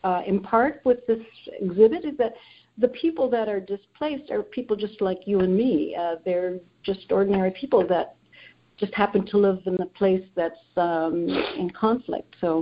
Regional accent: Philippines; For me, I grew up in the Philippines, and since I was 10 years old, I think I decided I wanted to be a physician.

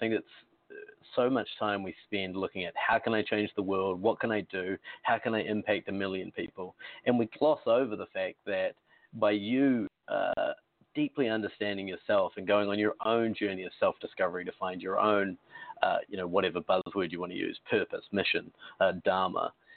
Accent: New Zealand; I'm from New Zealand, which may mean that your audience will pick up about 28% of what I say during this interview

